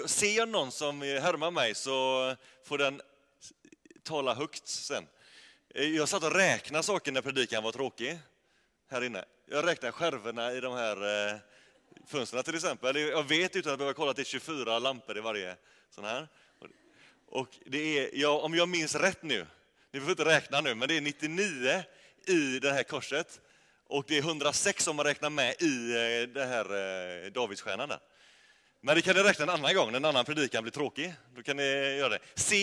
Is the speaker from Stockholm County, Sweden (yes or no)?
no; Fiskebäck, Västra Götaland County, Sweden; also born or lived in Småland; Jag är uppväxt här i den här kyrkan, eller i Fiskebäck. Och har gått här i hela mitt liv tills jag var 19 år